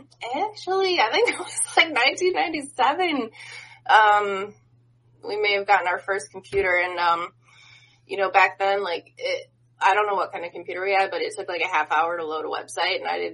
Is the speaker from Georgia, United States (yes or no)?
no; Lake Zurich, Illinois, United States; moved away as an adult; now in South Carolina, United States; I'm from Illinois, from Lake Zurich.